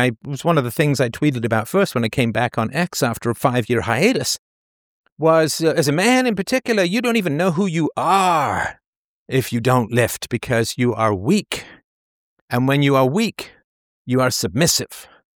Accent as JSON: {"language": "English", "country": "United Kingdom", "tie": "born or raised there", "said": "because I grew up in the British culture"}